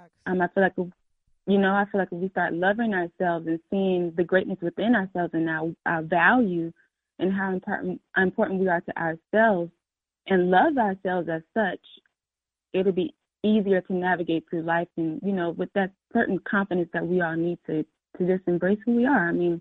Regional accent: South Carolina, United States; now in Atlanta, United States; Yes, I live in Atlanta. I'm from South Carolina, but I moved to Atlanta about 3 years ago, three and a half years ago.

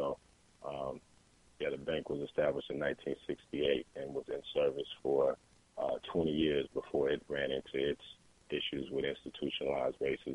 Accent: Seattle, Washington, United States; So I'm born and raised in Seattle

